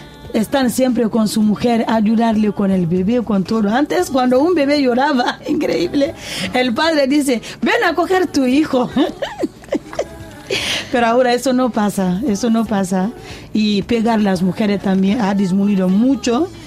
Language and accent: Spanish; Guinea; Ahora mismo en mi país, Guinea, nuestro presidente ha hecho una cosa.